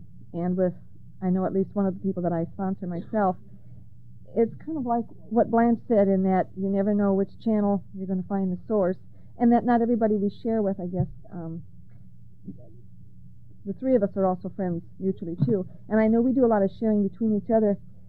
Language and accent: English; Washington, United States; from Washington.